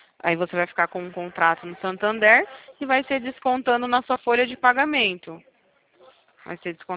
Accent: Presidente Prudente, São Paulo, Brazil; Não, Presidente Prudente.

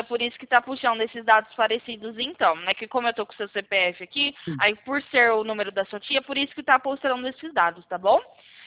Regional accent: Campinas, São Paulo, Brazil; Eu sou aqui de Campinas, do interior de São Paulo.

